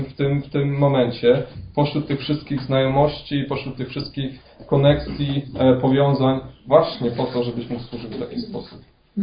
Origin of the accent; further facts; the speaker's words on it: Poznań, Greater Poland Voivodeship, Poland; ja wiem, że jestem z Poznania